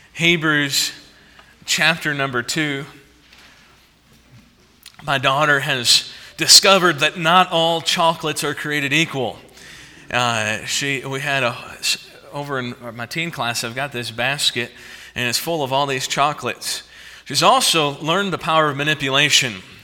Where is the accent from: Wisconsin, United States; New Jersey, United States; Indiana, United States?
Indiana, United States; also born or lived in Belize; we had a little 20-acre lake we'd go fishing on growing up in Indiana outside of Chicago.